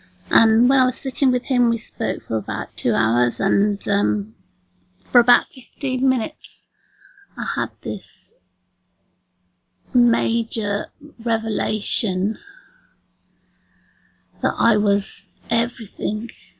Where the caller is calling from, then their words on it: England, United Kingdom; from England.